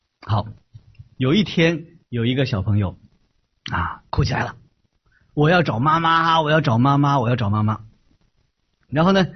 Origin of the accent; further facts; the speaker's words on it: China; 因为我来自中国，我们大家都是中国人